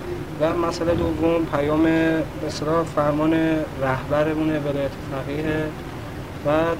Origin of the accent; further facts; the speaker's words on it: Shahr-e Rey, Tehran Province, Iran; ازامی از شهر ری که تقریبا 5 ماه در منطقه هست